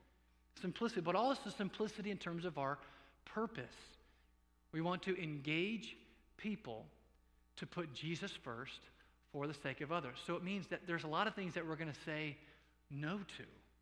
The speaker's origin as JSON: {"language": "English", "region": "Indiana", "country": "United States", "said": "My bride and I came from Indiana. We've been here for a little over a year and a half."}